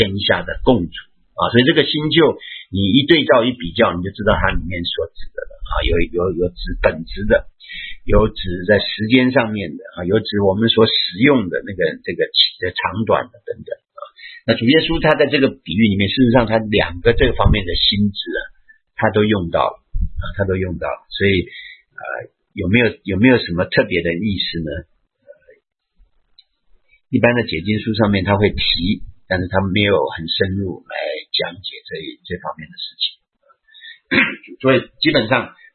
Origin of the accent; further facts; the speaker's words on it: China; 好像我们中国人，我们中国人的传统那规矩也是很多的啊